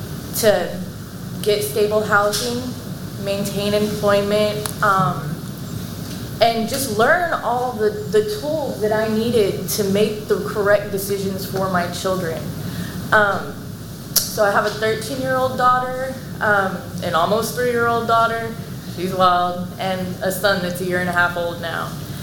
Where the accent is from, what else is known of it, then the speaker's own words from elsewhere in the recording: San Antonio, Texas, United States; I'm from San Antonio. So I struggled down there.